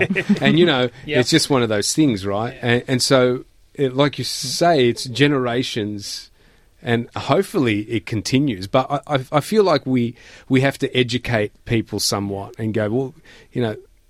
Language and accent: English; Brunswick, Victoria, Australia; So I was 18, 19, because I grew up in Brunswick. And the furthest we went, my parents took me, was Carlton, really.